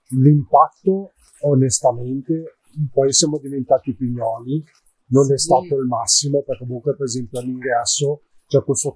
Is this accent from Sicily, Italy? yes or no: no; Genoa, Liguria, Italy; noi siamo di Genova, quindi già, anche se a breve saremo a Bergamo per altri motivi, come avete seguito su altri canali. Ma siamo di Genova, siamo abituati bene